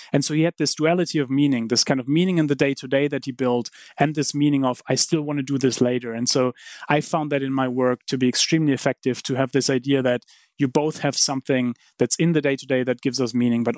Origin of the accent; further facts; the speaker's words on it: Heidelberg, Baden-Württemberg, Germany; I grew up in Heidelberg